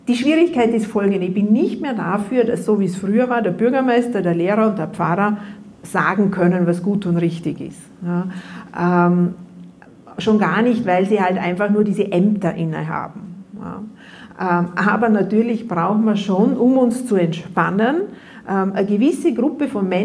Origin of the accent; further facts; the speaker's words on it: Vorarlberg, Austria; ich bin ja Vorarlbergerin und für uns war das immer ein bisschen, wir sind ja wahrscheinlich ein bisschen mehr direkte Demokratie und schweizaffin, aber vor allem weit, weit weg von Wien gewesen immer.